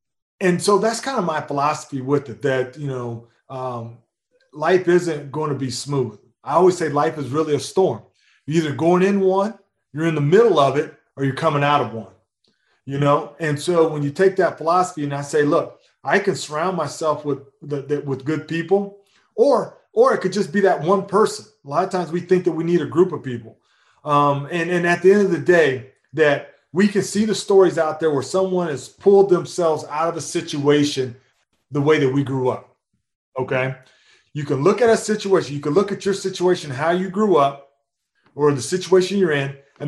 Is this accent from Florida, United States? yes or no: no; Missouri, United States; But growing up in Missouri, there's a lot of farms. So you've got a lot of farmers, a lot of cattle. We grew up fishing in the ponds, right?